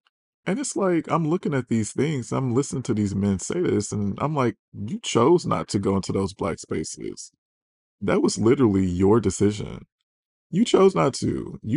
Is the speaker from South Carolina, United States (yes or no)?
no; Michigan, United States; I was a young gay black boy growing up outside of Detroit.